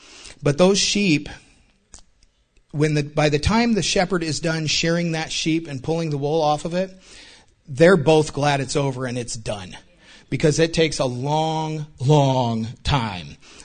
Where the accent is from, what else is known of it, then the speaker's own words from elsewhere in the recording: Kalispell, Montana, United States; I'm actually from Montana, so I know a little bit about sheep. Hold the jokes until later. But I was born and raised in Kalispell, Montana.